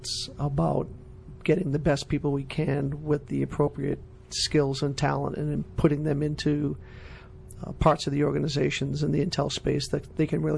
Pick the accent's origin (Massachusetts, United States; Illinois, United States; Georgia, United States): Massachusetts, United States; Boston; I didn't really have an appreciation for the difference between growing up in Boston and going to college in Charleston, South Carolina.